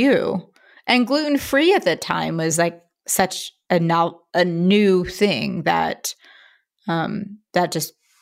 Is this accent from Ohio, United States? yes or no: no; Philadelphia, Pennsylvania, United States; I'm from Philadelphia, and it was hard to find a commercial kitchen in New York.